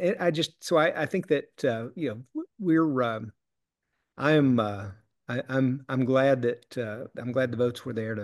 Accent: Tennessee, United States; And thank God we're from East Tennessee. And I was lucky enough to be born in a family there in Sevier County

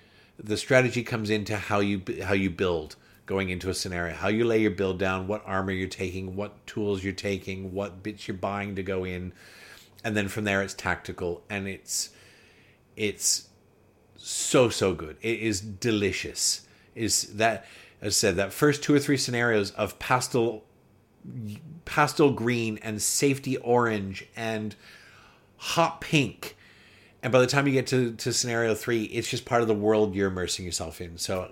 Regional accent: Canada; now in Australia; I'm Canadian.

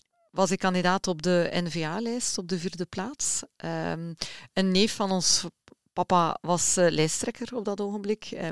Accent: Denderleeuw, East Flanders, Belgium; now in Haaltert, Belgium; ik ben opgegroeid in de regio natuurlijk. Ik ben opgegroeid in Denderleeuw, een buurgemeente van Haaltert. En ons papa en grootouders, grootmoeder, waren afkomstig van Denderauten. Dus ik ben helemaal geboren en getogen daar in de regio.

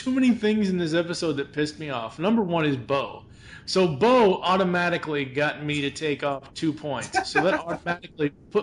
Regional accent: Boston, Massachusetts, United States; Maybe it's because I'm from Boston, but I just couldn't deal with that.

